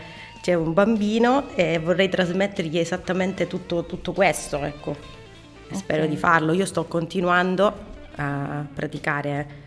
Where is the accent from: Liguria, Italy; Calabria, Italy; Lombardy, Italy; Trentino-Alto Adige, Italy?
Calabria, Italy; now in Perugia, Italy; perché io non sono di Perugia, sono calabrese. Vivo qui ormai da 17 anni